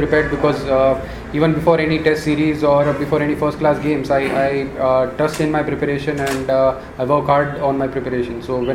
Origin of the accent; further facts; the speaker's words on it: India; I think as an Indian batsman, we have enough exposure playing in the domestic circuit.